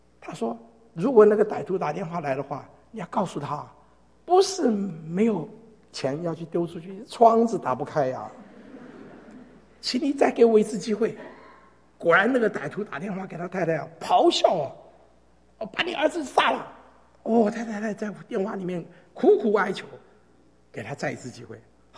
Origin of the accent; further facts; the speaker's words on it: Taiwan; 我是从台湾来的，